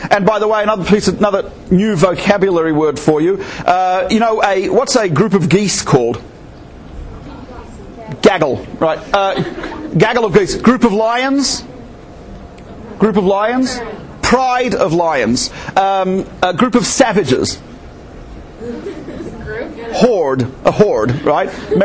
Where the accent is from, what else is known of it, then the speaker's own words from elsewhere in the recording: Australia; work for Gateways. I'm Australian, in case you didn't guess from the accent.